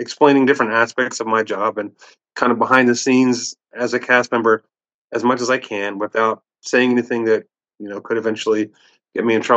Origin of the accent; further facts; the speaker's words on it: California, United States; now in Oregon, United States; I'm from California originally, Disneyland kid, you know.